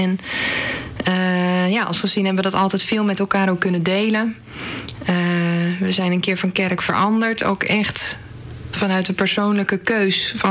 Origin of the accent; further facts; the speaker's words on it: Nieuwegein, Utrecht, Netherlands; Ik ben 28 jaar en zoals je al zei, ik kom uit Nieuwegein.